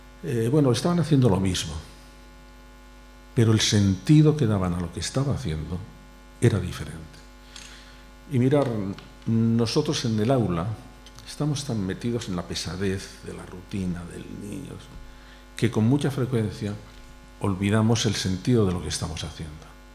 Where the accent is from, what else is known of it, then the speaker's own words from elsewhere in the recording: Toledo, Castilla-La Mancha, Spain; La primera la sitúo en Toledo, porque soy de Toledo